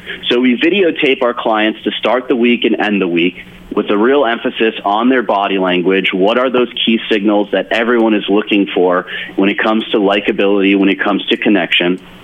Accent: Detroit, Michigan, United States; I grew up in Detroit. I did not come from a wealthy family, as I said, a single father.

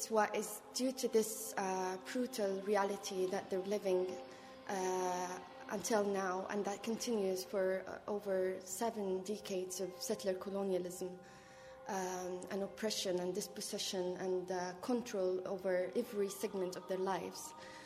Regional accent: Jabalia, Gaza Strip, Palestine; I'm a Palestinian from Gaza, born and raised in Jabalia refugee camp.

